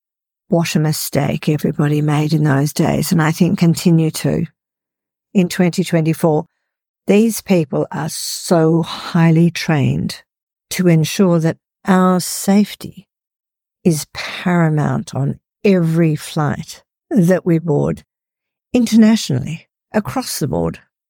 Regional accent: Perth, Western Australia, Australia; I was travelling back from Sydney to Perth, which is my hometown here in Australia

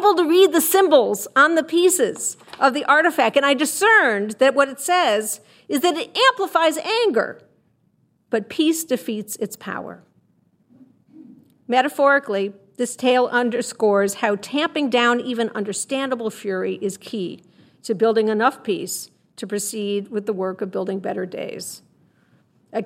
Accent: Chicago, Illinois, United States; I'm from Chicago, I know about corruption.

